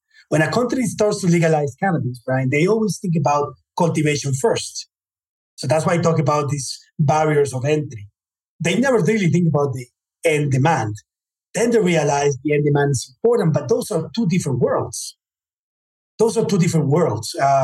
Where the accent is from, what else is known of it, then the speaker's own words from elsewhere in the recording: United States; born there; I was born in the United States, by the way.